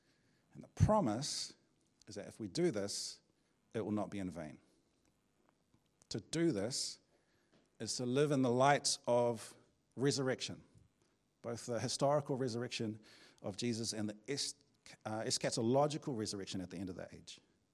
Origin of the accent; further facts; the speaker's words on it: Auckland, New Zealand; If there was a message to my hometown of Auckland, it might talk about how we are despised by many.